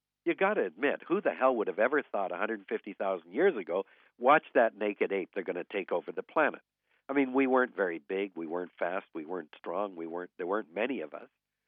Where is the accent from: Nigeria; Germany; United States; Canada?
Canada; Vancouver, British Columbia; when I was born in Vancouver in 1936, I vividly remember my dad and me rowing in a rowboat around the main park in Vancouver